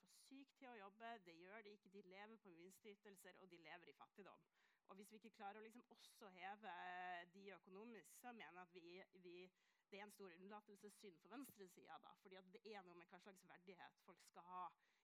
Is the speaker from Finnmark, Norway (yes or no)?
yes; Kirkenes, Finnmark, Norway; now in Oslo, Norway; Ja, altså jeg kommer jo fra Kirkenes og bor i Groruddalen